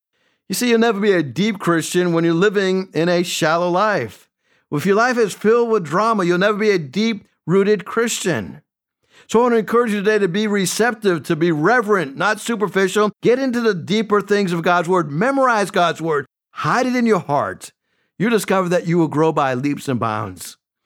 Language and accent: English; Massachusetts, United States; I am originally from Massachusetts. And living up in New England was a great place to live